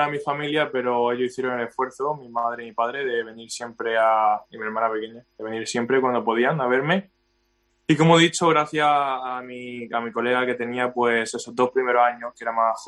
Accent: Region of Murcia, Spain; Cartagena, podemos decir, pero vengo a un pueblo, Santana, y La Palma, que he vivido en esos dos pueblos toda mi vida.

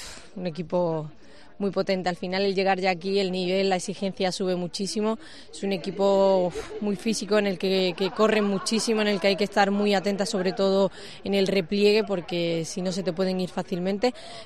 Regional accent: Málaga, Andalusia, Spain; Yo como malagueña, el poder estar aquí, disputar esta fase de grupo

